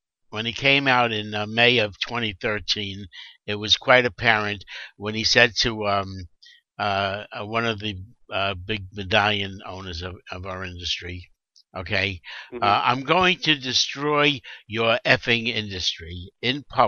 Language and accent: English; Brooklyn, New York, United States; Brooklyn, New York, my hometown.